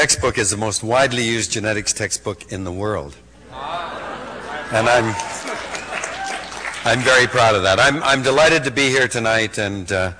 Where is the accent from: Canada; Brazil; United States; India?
Canada; Vancouver, British Columbia; born there; I was born in Vancouver in 1936. My mother and father were also born in Vancouver much earlier in the past century.